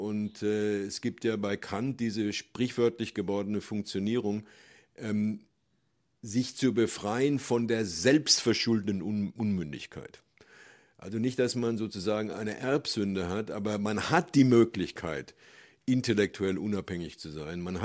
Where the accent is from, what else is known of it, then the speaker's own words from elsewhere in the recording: Würzburg, Bavaria, Germany; also born or lived in Munich / Stanford / Moscow / Berkeley; Also das erste Kapitel ist in Würzburg, weil das die Stadt ist, wo ich aufgewachsen bin. Aber dann gibt es Kapitel über München, wo ich studiert habe.